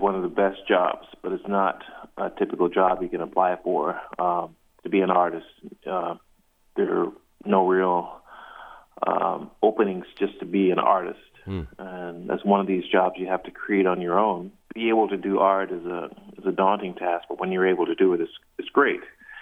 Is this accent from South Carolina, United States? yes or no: yes; South Carolina, United States; I think for me, growing up in the South, I grew up in South Carolina, and I would see Klan rallies